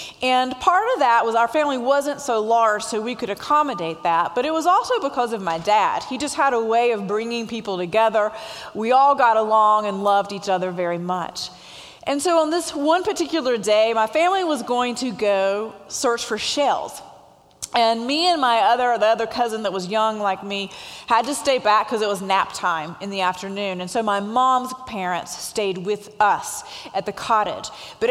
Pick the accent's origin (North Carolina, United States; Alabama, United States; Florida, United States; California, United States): North Carolina, United States; Asheboro; I am originally from Asheboro, North Carolina, and I am the youngest of four children. I have three older brothers.